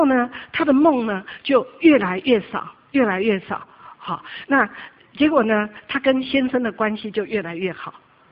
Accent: China; 我好像更多的看见我们中国人真的是5000年悠久历史文化

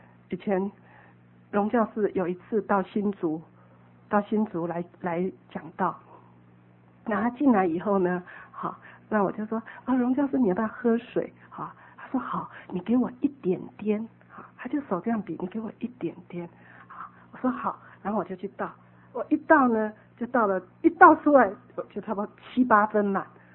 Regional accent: China; 那你知道我们中国人就是这样嘛

